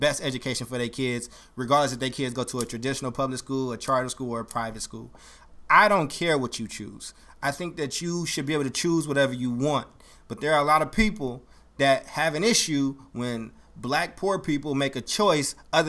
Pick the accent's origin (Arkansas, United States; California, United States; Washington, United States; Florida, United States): California, United States; Oakland; also born or lived in Chicago, United States; Well, Oakland is my home. I'm an Oakland boy. But I was born in Chicago